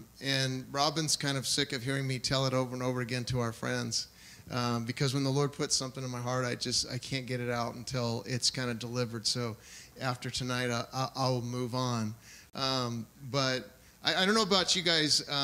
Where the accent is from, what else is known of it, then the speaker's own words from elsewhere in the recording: Los Angeles, California, United States; I grew up in Los Angeles, and so there was just like kids everywhere. A block would have 20 or 30 kids on it.